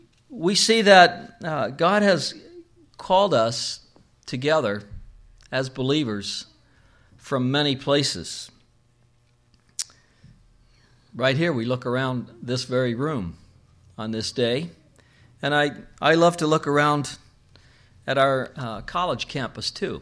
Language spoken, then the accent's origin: English; Canada; now in United States; That includes me, by the way. I came from Canada.